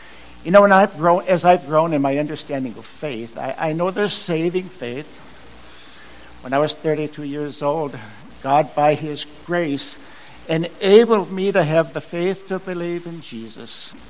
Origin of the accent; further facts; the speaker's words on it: Mosinee, Wisconsin, United States; In my hometown of Mosinee